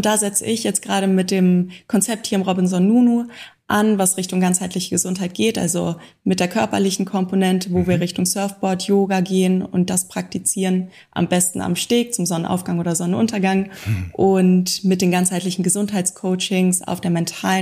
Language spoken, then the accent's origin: German; Hanover, Lower Saxony, Germany; now in Maldives; Ich komme eigentlich aus Hannover, bin 29 Jahre alt